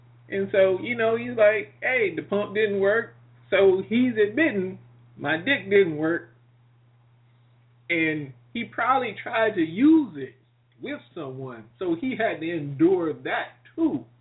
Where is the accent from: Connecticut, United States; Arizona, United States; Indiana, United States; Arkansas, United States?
Indiana, United States; See, hater for me is somebody from my home state, 69-year-old woman from Indiana